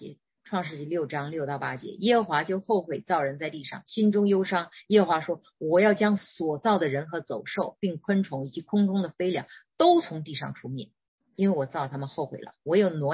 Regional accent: China; 但我们中国人，我们自己刚硬武力骄傲别扭到现在还是

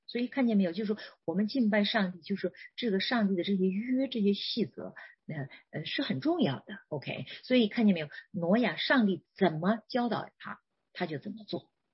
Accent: China; 你知道我们中国人为什么不愿意读？就因为我们没有契约精神，我们讨厌这些繁琐的东西。

